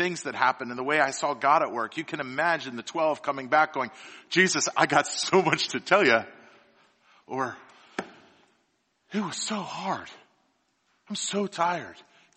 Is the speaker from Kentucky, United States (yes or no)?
no; Annapolis, Maryland, United States; I'm from Annapolis, Maryland. I grew up there my whole life.